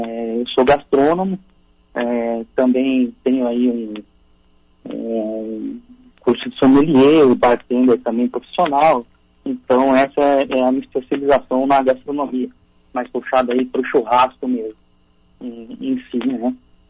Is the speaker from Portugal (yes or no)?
no; Paraná, Brazil; sou paranaense, mas moro no estado de São Paulo há 40 anos, há 20 anos, né